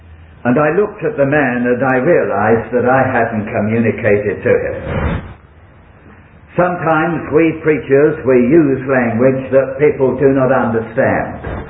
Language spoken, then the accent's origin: English; Bow, London, United Kingdom; I came originally from Bow in London.